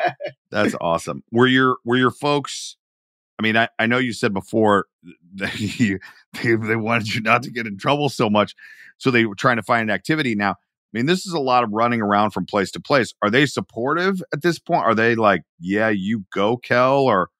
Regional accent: Atlanta, Georgia, United States; And I mean, it's very different now, but I grew up in Atlanta.

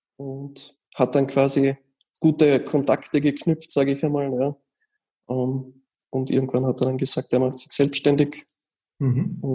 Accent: Austria; Nein, also eine maximale Überlassungsdauer gibt es bei uns in Österreich nicht.

